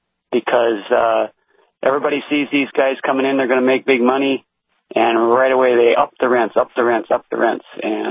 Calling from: North Dakota, United States; I'm calling Western North Dakota.

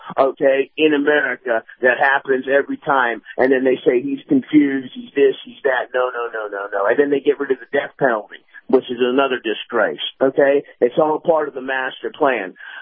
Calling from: Tampa, Florida, United States; in Tampa.

